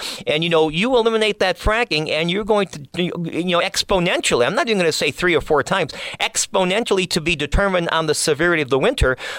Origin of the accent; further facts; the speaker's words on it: Old Forge, Pennsylvania, United States; at the one of the campaign headquarters for Lackawanna County in Old Forge, my hometown